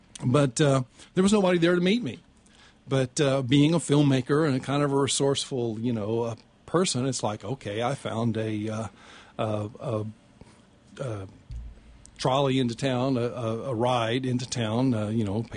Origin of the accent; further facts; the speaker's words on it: Texas, United States; I mean, I grew up in Texas, you know.